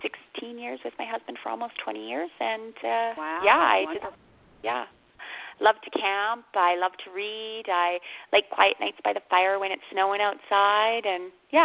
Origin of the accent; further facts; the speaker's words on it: Canada; also born or lived in United States; I was born in the United States and moved to Canada and lived here ever since I was a little girl, and I love my country.